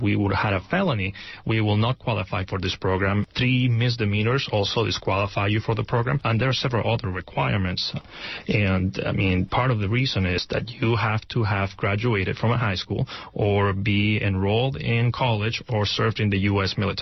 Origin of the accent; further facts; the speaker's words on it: Redding, California, United States; But I grew up in Redding, California, and I went through high school.